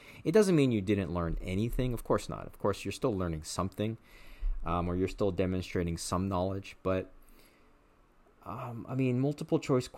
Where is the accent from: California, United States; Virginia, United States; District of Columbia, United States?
California, United States; And I'm currently based in, well, where I grew up in the Los Angeles area. Now I'm in Orange County, but I'm right on the border with LA.